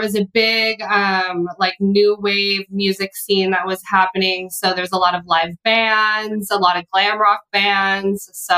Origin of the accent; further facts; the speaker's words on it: San Francisco, California, United States; also born or lived in New York; I grew up in San Francisco, Bay Area.